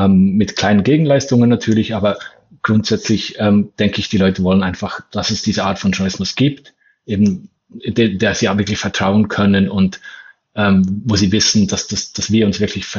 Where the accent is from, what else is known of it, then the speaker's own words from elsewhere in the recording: Bern, Switzerland; Also ich komme ja aus Bern, aus der Hauptstadtregion in der Schweiz